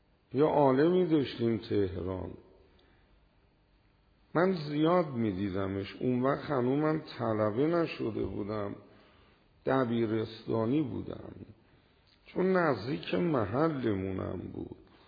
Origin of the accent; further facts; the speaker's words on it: Iran; تو هواپیما که بودم فکر میکردم حالا شنیدن من از ایران اومدم خیلی جمعیت میاد.